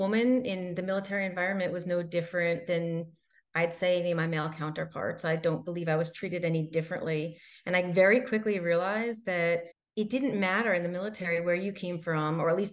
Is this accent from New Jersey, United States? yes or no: yes; Randolph, New Jersey, United States; I grew up in Randolph, New Jersey, where I was fortunate to have the opportunity to be surrounded by family, by friends, extended family, and friends that are just like family